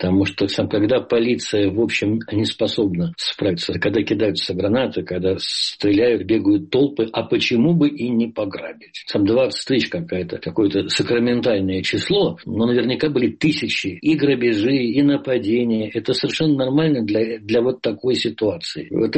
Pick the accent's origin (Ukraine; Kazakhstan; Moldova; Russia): Kazakhstan; Да и вообще мы, казахи, сам хотим жить, как минимум, где-то в полуевропе.